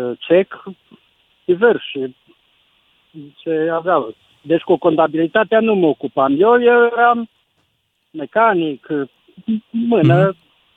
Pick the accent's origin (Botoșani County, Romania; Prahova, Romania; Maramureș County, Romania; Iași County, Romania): Maramureș County, Romania; Baia Mare; Sunt din Baia Mare